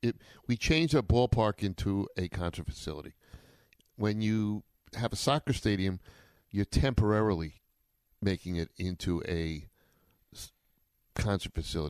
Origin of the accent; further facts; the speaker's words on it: New York, United States; we had, well, I'm a New Yorker, so Channel 11 had the Yankees and Channel